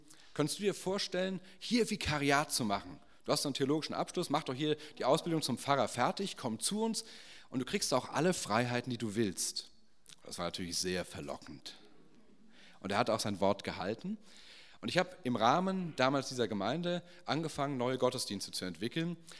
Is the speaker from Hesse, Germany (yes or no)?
yes; Frankfurt, Hesse, Germany; born there; lebe seit einem Jahr in einem kleinen Ort in der Nähe von Frankfurt, bin eigentlich gebürtiger Frankfurter.